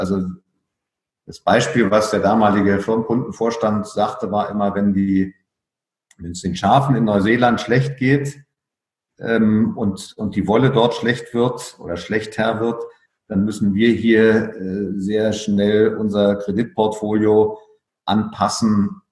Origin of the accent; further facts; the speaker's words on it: Berlin, Germany; also born or lived in Frankfurt; Als in Berlin Aufgewachsener war ich ja ständig umgeben von der Grenze.